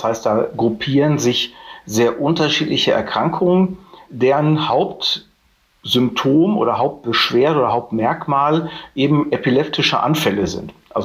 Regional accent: Hamm, North Rhine-Westphalia, Germany; Ich bin in Hamm-Westfalen geboren und aufgewachsen

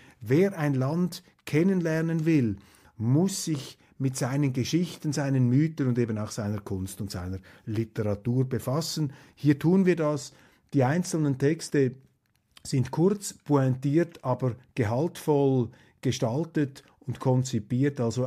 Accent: Switzerland; Nein, wir stehen dazu, wir sind Schweizer.

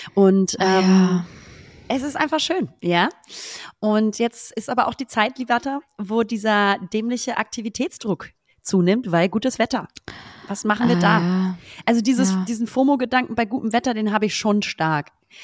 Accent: Hamburg, Germany; ich bin Hamburger Original sicherlich.

